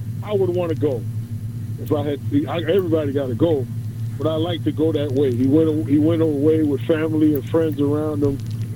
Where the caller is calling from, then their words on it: Queens, New York, United States; from Jamaica, Queens.